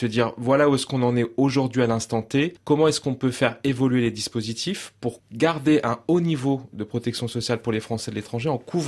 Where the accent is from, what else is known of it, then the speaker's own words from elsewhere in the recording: France; now in Cambodia; nous, en tant que Français de l'étranger, vous savez, on est les porte-drapeaux de notre beau pays partout dans le monde.